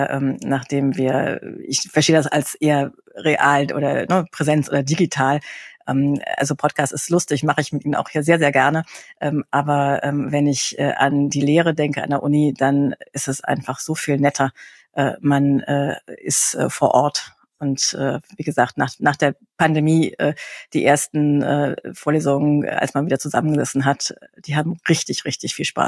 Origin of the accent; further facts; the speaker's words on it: Northern Germany, Germany; Also ich stamme aus dem Norden, aber nach 30 Jahren ganz klar Rheinland.